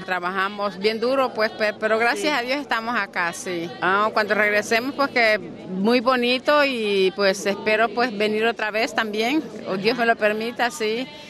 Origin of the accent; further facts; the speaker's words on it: New York, United States; vengo de Nueva York. Vengo en el grupo de la iglesia Nuestra Señora de Loreto